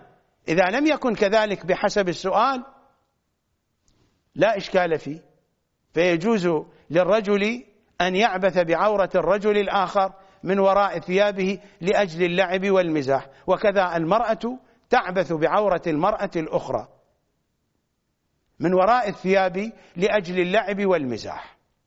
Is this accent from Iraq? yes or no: yes; Iraq; كالذين عندنا في النجف وكربلاء